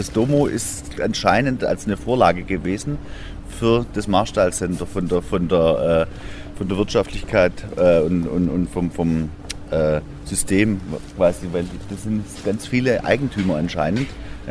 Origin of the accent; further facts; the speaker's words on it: Sindelfingen, Baden-Württemberg, Germany; Ich bin aus Sindelfingen